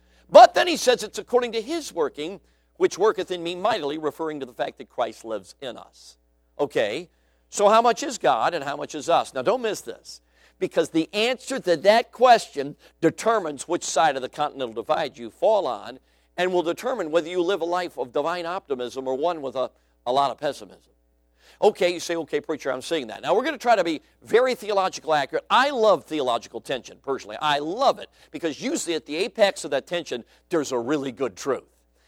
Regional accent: Chicago, Illinois, United States; I grew up in the Windy City, but I'm just going to tell you this. Chicago has nothing on Wyoming.

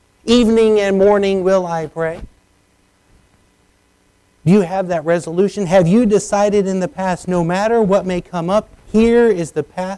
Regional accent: United States; I was raised in the United States. I love my country.

